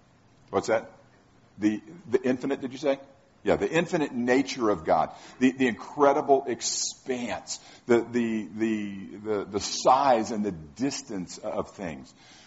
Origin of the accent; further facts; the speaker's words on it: Tampa, Florida, United States; now in Kansas City, United States; we grew up in Tampa, Florida, the lightning capital of the world.